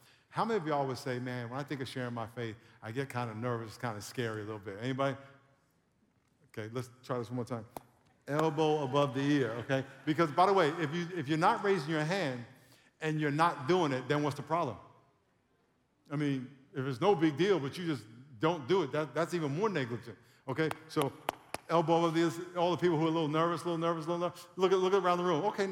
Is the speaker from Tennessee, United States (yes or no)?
no; Long Island, New York, United States; When I was growing up, I grew up in Long Island, New York, and my family used to go upstate.